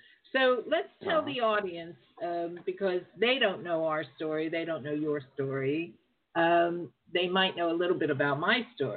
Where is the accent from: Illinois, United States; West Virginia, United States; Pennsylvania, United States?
Pennsylvania, United States; Yeah, I was raised on Rosecrest Drive in Stanton Heights.